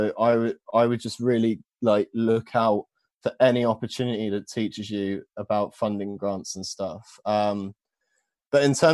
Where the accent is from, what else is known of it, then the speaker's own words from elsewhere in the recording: Luton, East of England, United Kingdom; So I'm from Luton, and in Luton they used to do an outdoor festival every year